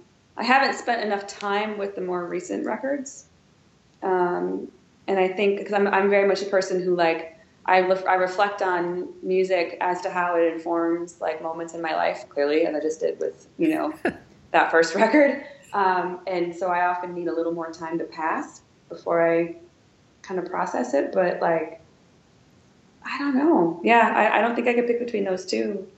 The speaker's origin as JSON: {"language": "English", "region": "Wisconsin", "country": "United States", "lives_now": "Washington, United States", "said": "you know, I'm from Wisconsin. I'm in Roman, Wisconsin."}